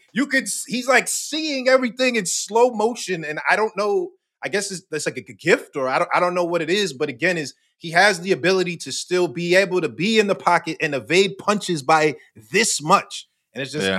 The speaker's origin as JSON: {"language": "English", "town": "Queens", "region": "New York", "country": "United States", "said": "I'm from Queens"}